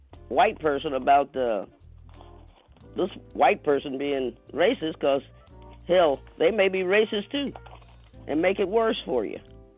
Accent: Augusta, Georgia, United States; As a black growing up in Augusta, you, like I said, you stayed in your space.

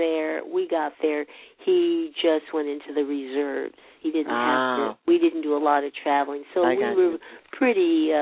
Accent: San Diego, California, United States; I was about 2 years old.

